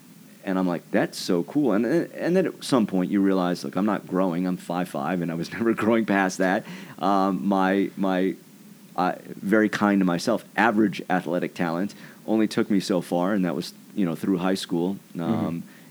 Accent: California, United States; I grew up in Southern California, just outside of Los Angeles.

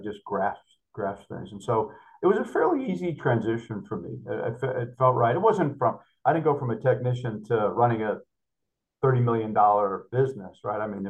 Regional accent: Northeast, United States; Like a kid growing up in the Northeast where most folks didn't even have central air conditioning back where I grew up in those days in the late 70s, early 80s.

